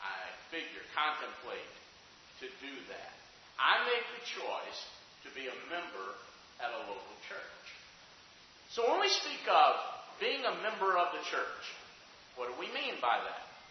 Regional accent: Alabama, United States; And I came from Alabama

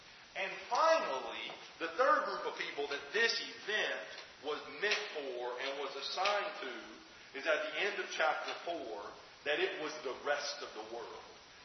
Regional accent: Tennessee, United States; Michael and I grew up on the Tennessee River. That's a big old river.

